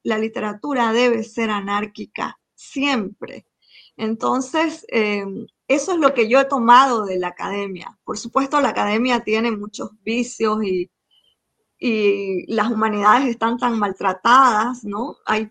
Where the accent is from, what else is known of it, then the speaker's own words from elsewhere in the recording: Montero, Santa Cruz, Bolivia; soy de Montero, muy de provincia